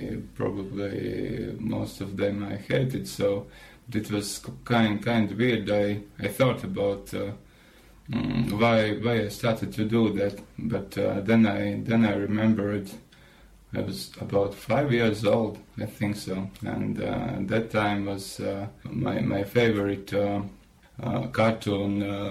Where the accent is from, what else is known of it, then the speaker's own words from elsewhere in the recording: Latvia; English is a second language; I'm originally from Maduana. It's about 200 kilometers from Riga, and a small town. There is living about 10,000 people.